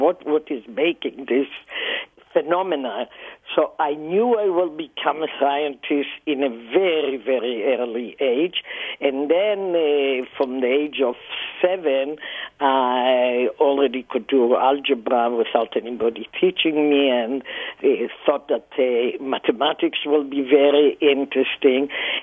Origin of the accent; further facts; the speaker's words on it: Israel; I grew up in Israel. That was a developing country